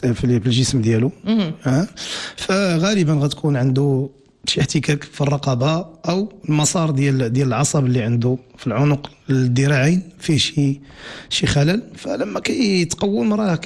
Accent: Morocco; لا هذا إرث عندنا في المغرب كباقي الدول الأخرى

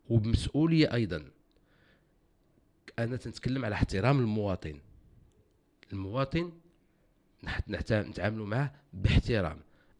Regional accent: Morocco; أنا مواطن مغربي كنحب الملك، كنحب بلادي

